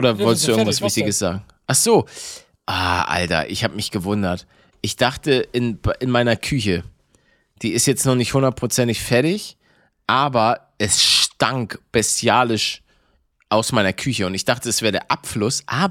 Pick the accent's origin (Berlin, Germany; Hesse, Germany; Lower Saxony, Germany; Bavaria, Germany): Bavaria, Germany; Ich bin ein Bayer. Ich bin ein Bayer.